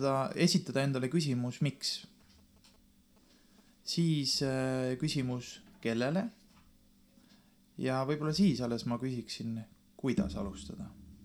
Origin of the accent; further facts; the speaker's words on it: Koeru, Järva County, Estonia; Et ma olen Koerust siit naaber maakonnast Järvamalt pärit ja minu eriala tegelikult on piimatehnoloogia.